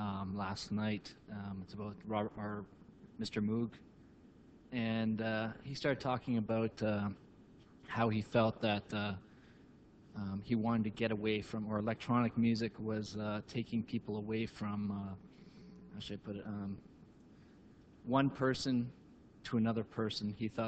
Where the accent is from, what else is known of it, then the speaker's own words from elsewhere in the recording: Waterloo, Ontario, Canada; when I grew up here in Waterloo